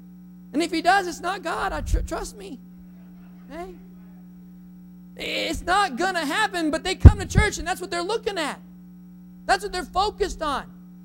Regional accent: North Dakota, United States; And as a farm boy growing up in North Dakota, our house was smack in the middle of sunflower fields, corn fields, canola fields, wheat fields, barley fields.

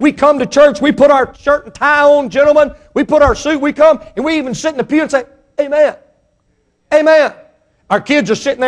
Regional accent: Mississippi, United States; Now listen, I was raised in Mississippi. I wasn't born yesterday, just the day before.

